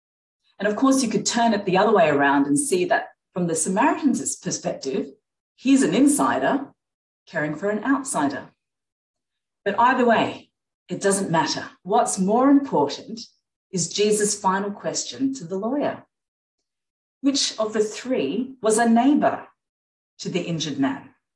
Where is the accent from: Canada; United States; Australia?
Australia; Sydney, New South Wales; I certainly did growing up in Sydney in the 70s and 80s. My brother Ken and I were two out of only a handful of Asians in our whole school.